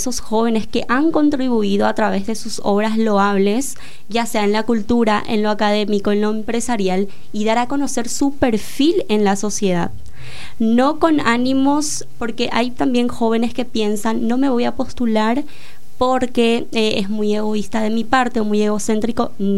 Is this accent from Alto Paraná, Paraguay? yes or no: yes; Minga Guazú, Alto Paraná, Paraguay; yo soy de Mingaguazú específicamente, y en mi ciudad habían tantos jóvenes sobresalientes